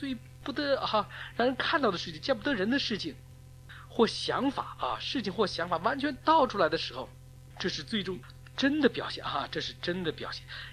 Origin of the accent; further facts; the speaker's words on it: China; 今天呢，我们中国人在讲精神文明建设